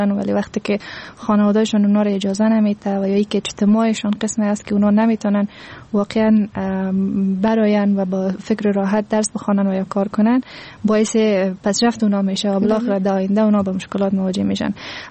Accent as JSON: {"language": "Persian", "country": "Afghanistan", "said": "چون هرچی نباشه ما افغان هستیم"}